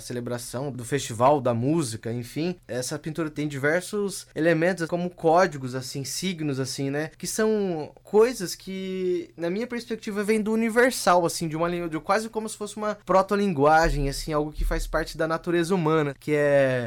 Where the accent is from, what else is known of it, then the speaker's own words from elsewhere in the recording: Londrina, Paraná, Brazil; Sou natural de Londrina.